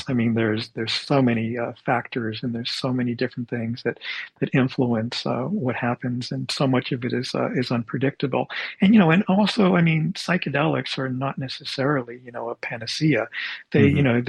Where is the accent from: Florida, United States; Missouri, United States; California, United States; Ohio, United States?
California, United States; Santa Cruz; There are many cities here in my hometown of Santa Cruz, they've decriminalized the use of natural psychedelics.